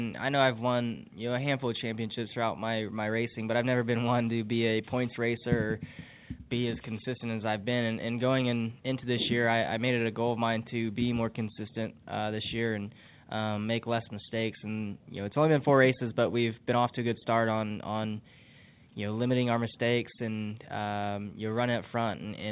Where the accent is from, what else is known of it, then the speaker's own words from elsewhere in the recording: California, United States; I'm from California, so it's kind of like my home race. You know, it's a long ways from Sacramento, but still feels somewhat like home